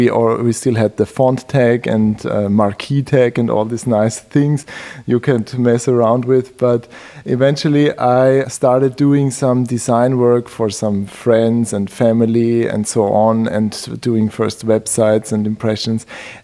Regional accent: Austria; I'm from Austria and I started with this whole subject of designing and doing things or designing things.

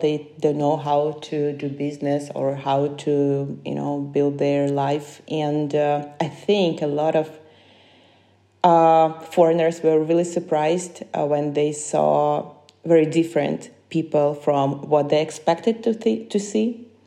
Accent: Ukraine; first language Ukrainian; English is a second language; I grew up in Ukrainian is my first language. Yes, so I grew up in a Ukrainian language family.

